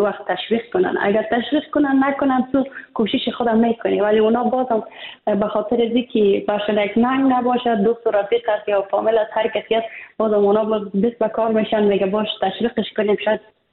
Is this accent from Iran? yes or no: no; Afghanistan